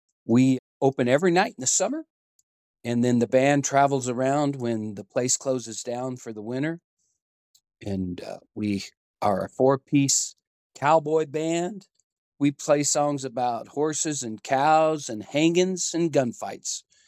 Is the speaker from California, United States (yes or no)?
no; Farmington, New Mexico, United States; now in Durango, United States; I grew up in Farmington, New Mexico, and I've been living in Durango since 1989.